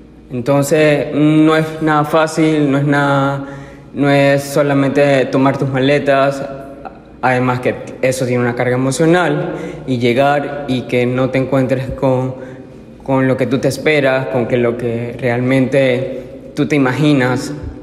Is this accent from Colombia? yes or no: no; Venezuela; moved away; Emigré por el motivo principal, que es que la economía decayó de una manera que no era sustentable. En Venezuela, 7 hermanos, era imposible